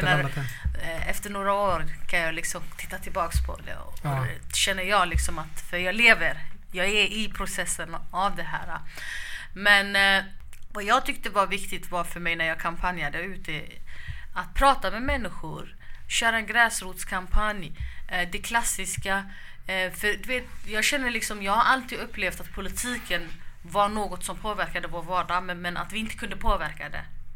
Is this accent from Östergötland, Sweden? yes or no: no; Hjällbo, Västra Götaland County, Sweden; Jag bor i Hammarkullen, men jag identifierar mig själv som att jag kommer från Hjällbo, för det där är jag ifrån egentligen.